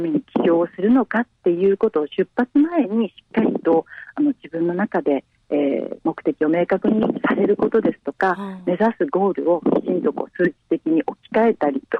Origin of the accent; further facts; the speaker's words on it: Shimabara, Nagasaki, Japan; 私が生まれも育ちも島原なので、島原を拠点にということで